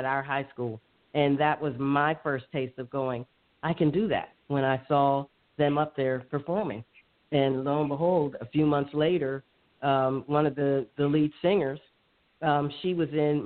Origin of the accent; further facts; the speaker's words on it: Pittsburgh, Pennsylvania, United States; now in New York, United States; I was moving from Mayberry RFD, like, and then to New York, and from Pittsburgh, just like upper middle class, and then into New York.